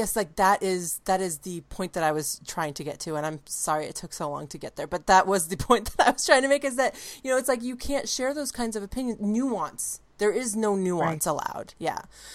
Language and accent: English; Washington, United States; And then I grew up in the Pacific Northwest.